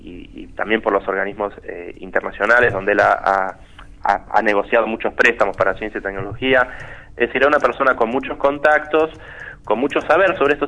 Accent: Viedma, Río Negro, Argentina; yo soy de acá de Río Negro, en realidad soy de Viedma

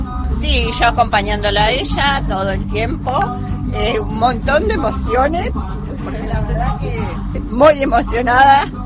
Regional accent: Escobar, Buenos Aires Province, Argentina; No, porque nosotros somos de acá de la provincia, somos de Escobar, entonces íbamos y veníamos todo el tiempo viajando.

